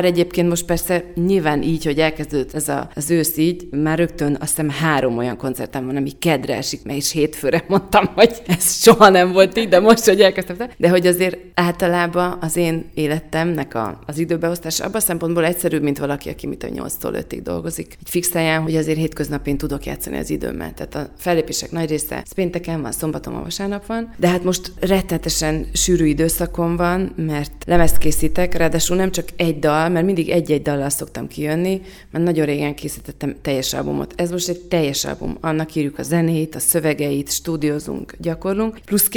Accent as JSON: {"language": "Hungarian", "town": "Szentendre", "region": "Pest", "country": "Hungary", "tie": "born or raised there", "said": "Én a fővárost is szeretem, meg én ugyan Szentendrén nőttem föl"}